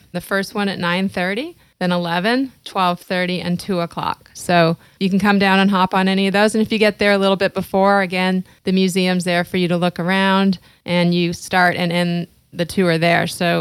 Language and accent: English; Canada; I'm Canadian.